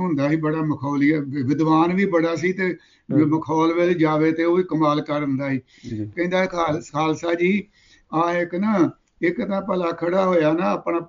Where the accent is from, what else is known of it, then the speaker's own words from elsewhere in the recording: Suro Padda, Punjab, India; ਸਾਡੇ ਪਿੰਡ ਨਿਕਾ ਜਿਹਾ ਸੂਰੋ ਪੱਡਾ ਮਹੀਤੇ ਤੋਂ 4 ਕਿਲੋਮੀਟਰ ਅੰਮ੍ਰਿਤਸਰ ਵਾਲੀ ਸੜਕ ਦੇ ਉੱਤੇ ਆ